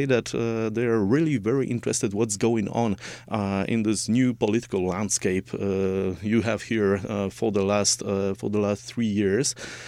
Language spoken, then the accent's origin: English; Poland; English is a second language; moved away as an adult; I came from Poland to teach a whole semester at Utica College